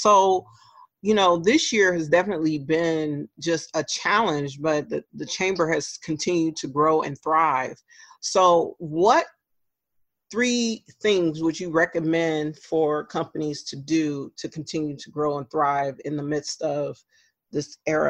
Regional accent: Long Beach, California, United States; Well, that was smart because I hail from Long Beach.

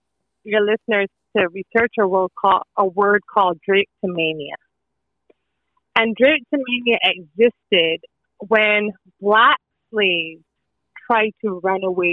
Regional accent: Barbados; I'm from Barbados, born and raised in Barbados

